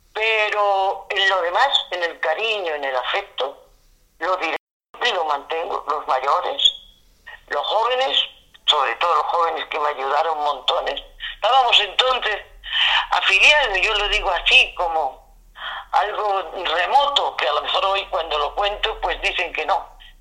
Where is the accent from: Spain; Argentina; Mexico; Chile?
Spain; Istán, Andalusia; lo he hecho pensando en el bien de mi pueblo, que era lo que me importaba. Mm. Que Istán sobresaliera y se escuchara.